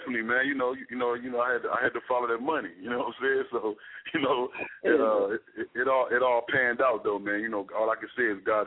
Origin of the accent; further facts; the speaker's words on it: Chicago, Illinois, United States; I'm from Chicago, you know, but I represent down south and Chicago because that's what I'm based out of, down south. I'm based out of Atlanta and Miami.